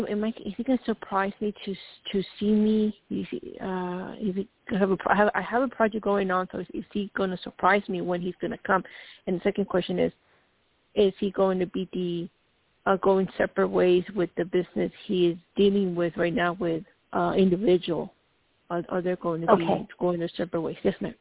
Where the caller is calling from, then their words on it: Colorado, United States; from CO, state